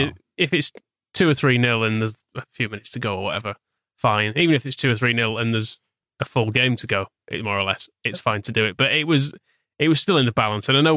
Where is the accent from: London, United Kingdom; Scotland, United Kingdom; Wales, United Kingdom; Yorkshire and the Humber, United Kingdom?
Yorkshire and the Humber, United Kingdom; Horbury; I grew up in Wakefield, and well, Horbury technically, which is like between Ossett and Wakefield